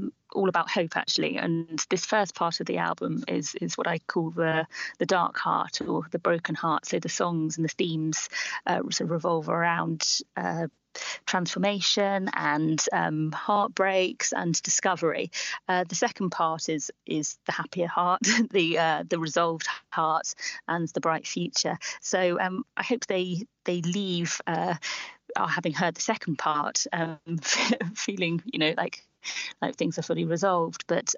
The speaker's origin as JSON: {"language": "English", "town": "Esher", "region": "South East England", "country": "United Kingdom", "tie": "born or raised there", "also_born_or_lived": "Oxshott / Cobham", "said": "I grew up in the area where I grew up in Esher and also Oxshott Cobham in my youth. Yeah, went to a school in Guildford. So, yes, Surrey is my home."}